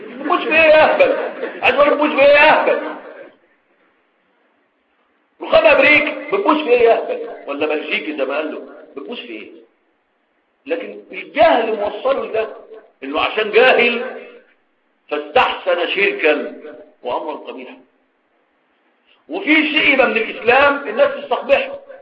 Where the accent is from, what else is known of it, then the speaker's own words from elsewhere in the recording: Egypt; في التعليم عندنا في مصر